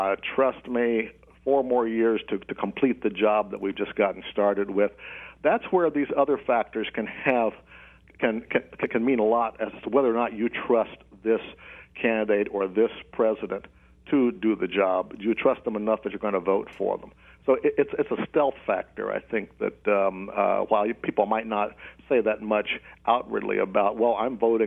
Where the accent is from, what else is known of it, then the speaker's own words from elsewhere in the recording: Middletown, Ohio, United States; I come from Middletown, Ohio, a classic middle American town that's right in John Boehner's district, in fact, between Cincinnati and Dayton.